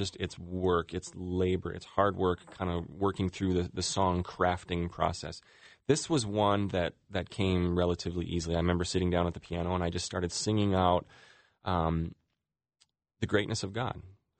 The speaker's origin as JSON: {"language": "English", "town": "Calgary", "region": "Alberta", "country": "Canada", "tie": "born or raised there", "moved": "as an adult", "said": "I was growing up in Calgary, Alberta, Canada"}